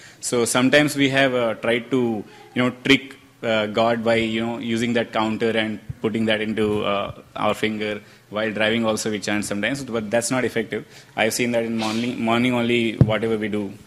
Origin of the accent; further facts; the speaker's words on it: Bangalore, Karnataka, India; English is a second language; moved away as an adult; now in United States; I came from Bangalore. I'm new to the US.